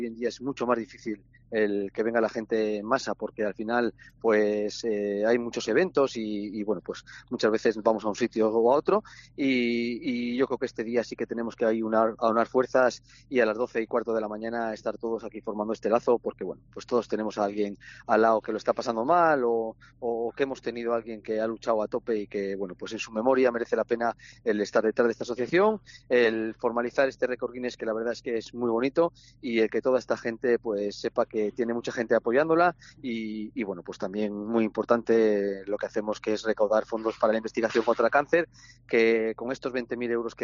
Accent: Cantabria, Spain; Somos cántabros, tampoco tenemos que tener mucho miedo al agua

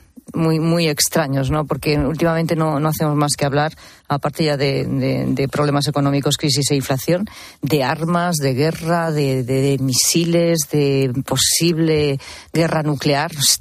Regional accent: Spain; los españoles somos los europeos que más objetos olvidamos en los taxis.

